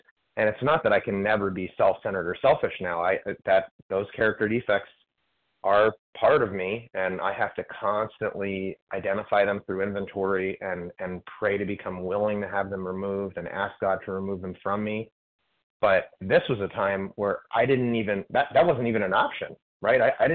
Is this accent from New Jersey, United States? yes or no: yes; New Jersey, United States; from Florida. I'm formerly from New Jersey, though